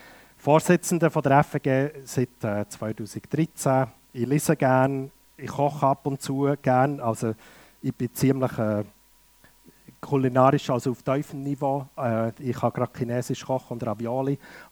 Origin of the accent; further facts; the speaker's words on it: Bern, Switzerland; Ich komme aus Bern, bin seit 47 Jahren unterwegs